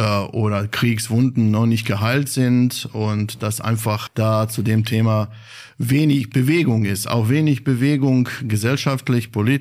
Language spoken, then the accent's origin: German; Sarajevo, Federation of Bosnia and Herzegovina, Bosnia & Herzegovina; Ja, ich bin aus Sarajevo, genau.